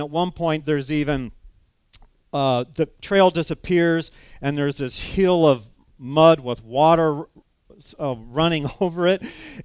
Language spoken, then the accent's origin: English; California, United States; now in Wisconsin, United States; I'm from California, and then some of my best friends out there were from the Midwest here, and there was this pull, this magnetic pull to return.